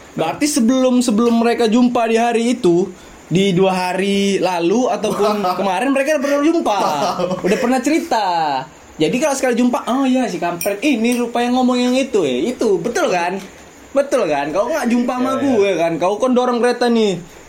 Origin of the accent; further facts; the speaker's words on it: Medan, North Sumatra, Indonesia; accent: Medan; Kami dari Medan. Kalau misalnya kalian enggak tahu logat Medan, biar dikasih tahu.